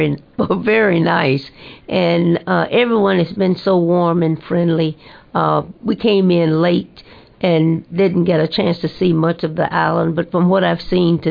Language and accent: English; Birmingham, Alabama, United States; I remember growing up in Birmingham and the restraints it placed on me in terms of what I could and could not do, where I could go and could not go.